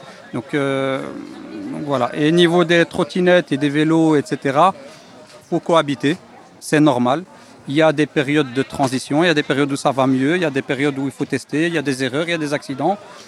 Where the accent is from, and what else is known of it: Evere, Brussels-Capital Region, Belgium; born or raised there